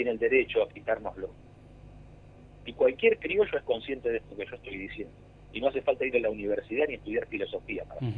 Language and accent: Spanish; Argentina; Nosotros somos argentinos